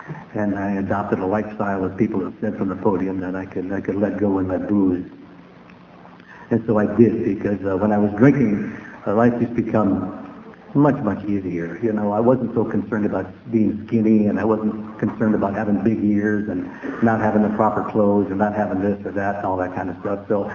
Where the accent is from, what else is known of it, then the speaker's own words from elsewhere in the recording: San Francisco, California, United States; also born or lived in Oakland; I'm a Bay Area boy. I was raised in Oakland and moved to San Francisco to Hunters Point when I was around 4.